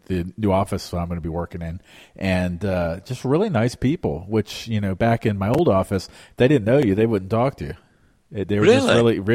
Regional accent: Maryland, United States; I'm not used to this because I come from Maryland

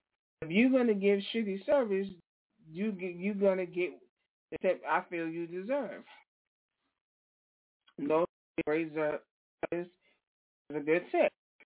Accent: Bronx, New York, United States; Because I know me, because I come from the same place … come from. I come from the Bronx.

